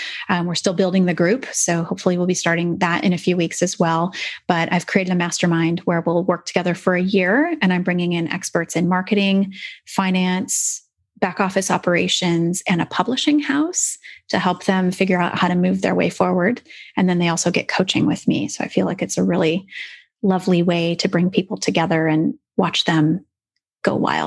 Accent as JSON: {"language": "English", "town": "Seattle", "region": "Washington", "country": "United States", "said": "I'm from Seattle originally. I know that word."}